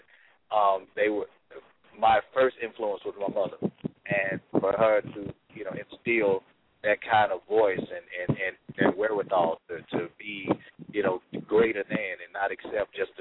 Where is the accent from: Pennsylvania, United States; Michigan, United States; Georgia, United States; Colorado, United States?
Georgia, United States; Atlanta; like any other, you know, African American growing up in Atlanta, you know, in the early 90s